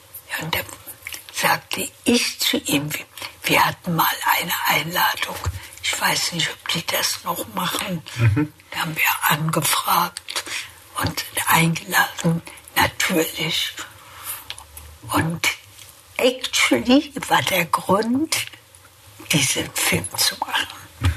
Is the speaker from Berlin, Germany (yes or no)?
yes; Berlin, Germany; Ich bin hier geboren. Das ist meine Heimat.